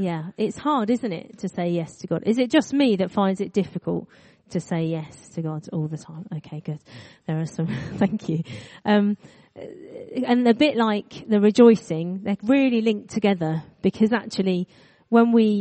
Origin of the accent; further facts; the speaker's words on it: South East England, United Kingdom; now in Coventry, United Kingdom; I did not think that I would end up living as far away from the sea that you can get, because I grew up near Brighton.